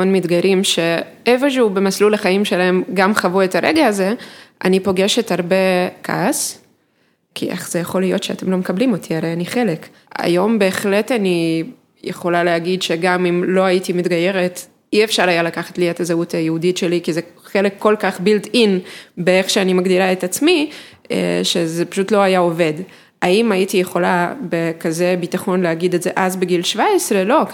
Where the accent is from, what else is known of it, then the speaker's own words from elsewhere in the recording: Odesa, Odesa Oblast, Ukraine; now in Israel; אני נולדתי וגדלתי באודסה, שזאת עיר אחת היהודיות בעולם מחוץ לגבולות הקודש. ונולדתי למשפחה יהודית